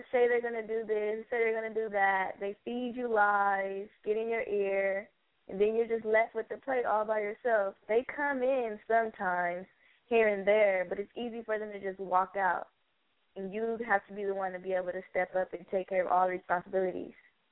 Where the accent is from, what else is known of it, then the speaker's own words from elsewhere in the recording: Los Angeles, California, United States; Oh, I'm from the city, well, L.A.